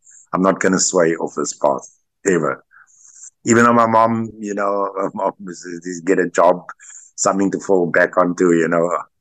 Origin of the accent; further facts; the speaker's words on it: Lotus River, Western Cape, South Africa; also born or lived in Wynberg; I was born in Wynberg, but I grew up in, we moved out of Wynberg when I was quite young. I was about 6 or 7, we moved out, and I grew up in Lotus River.